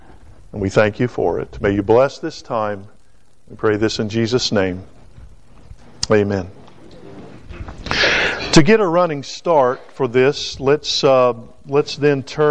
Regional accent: the South, United States; I am from the South and I'm a lot slower.

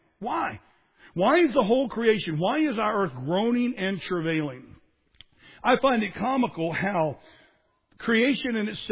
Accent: Florida, United States; I grew up in Southwest Florida. We had these things called sand spurs there.

